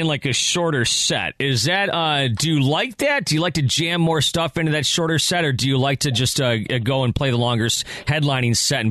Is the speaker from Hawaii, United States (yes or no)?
no; New York, United States; So I grew up in Western New York, and I used to go to Watkins Glen all the time, and you know, the whole thing.